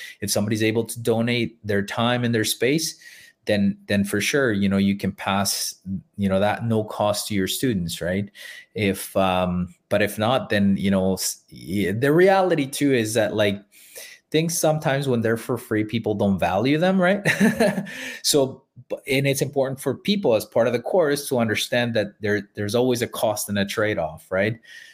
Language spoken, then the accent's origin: English; El Salvador; now in Canada; Look, I mean, I'm from El Salvador and the goal is to move back there someday.